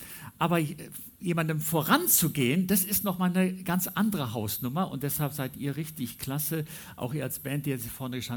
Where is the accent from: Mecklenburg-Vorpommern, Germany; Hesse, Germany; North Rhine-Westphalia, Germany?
North Rhine-Westphalia, Germany; Ich bin auf dem Land groß geworden, in der Nähe von Bonn, also eigentlich in der Nähe von Köln, aber wir sind in die Gemeinde in Bonn gegangen.